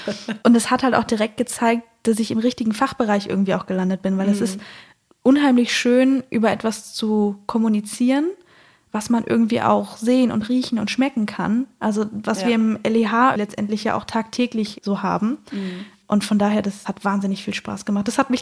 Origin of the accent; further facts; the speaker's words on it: North Rhine-Westphalia, Germany; also born or lived in Cologne; Ich komme aus dem Sauerland, habe auch viele Jahre lang während des Studiums in Köln gewohnt, bin jetzt wieder zurück in meine Heimat